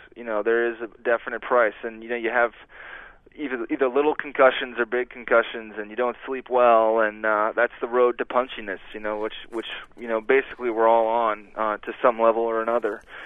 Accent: Amherst, Massachusetts, United States; And I had just been back in my hometown of Amherst, Massachusetts

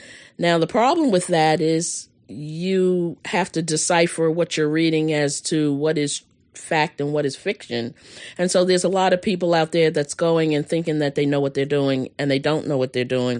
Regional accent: New York, United States; And I came originally from New York, so very different, because New York was not the South.

